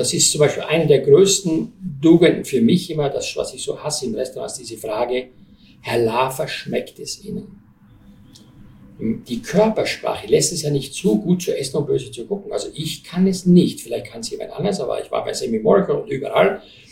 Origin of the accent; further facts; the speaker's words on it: Styria, Austria; Ich komme aus der Oststeiermark